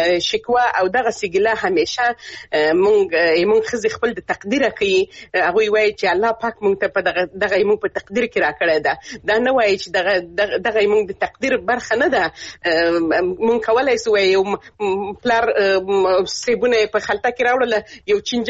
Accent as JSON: {"language": "Pashto", "region": "Helmand", "country": "Afghanistan", "said": "زه خپله د هلمند ولایت څخه یم، هلمند ولایت کې د لرې پرتو سیمو کې زه همیشه تګ راتګ کلیوالو سره لرم، دوستانو سره، ځکه چې موږ خپله د کلي خلک یو."}